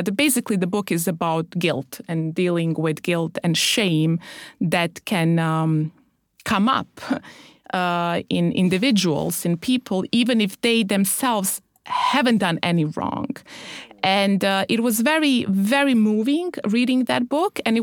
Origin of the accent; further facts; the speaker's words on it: Germany; I lived there between 13 and 17, so critical years in a way. You know, my developmental critical years, I grew up in Germany as a refugee.